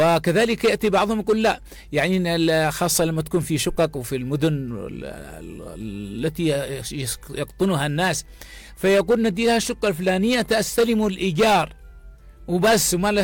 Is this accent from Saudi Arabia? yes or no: no; Yemen; هكذا المثل عندنا في اليمن.